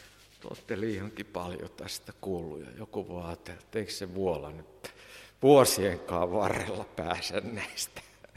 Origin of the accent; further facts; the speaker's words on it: Pori, Satakunta, Finland; Sain eilen olla Porissa, entisessä kotikaupungissani